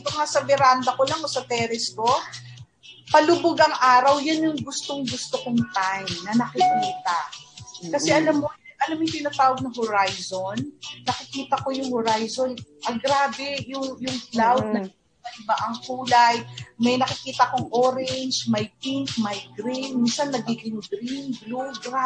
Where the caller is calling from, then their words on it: Valenzuela, Metro Manila, Philippines; from Valenzuela, Bulacan.